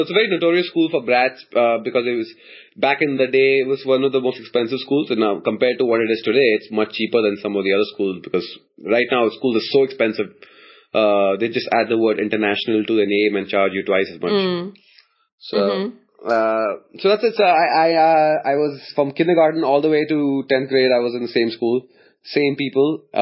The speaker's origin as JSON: {"language": "English", "town": "Mumbai", "region": "Maharashtra", "country": "India", "tie": "born there", "said": "Okay, I was born in Mumbai, where I live. In fact, not too far away from where I am right now. I was born in Bandra, at a maternity ward just right next to Pali Hill. That's where my grandparents lived, and my dad and my mom."}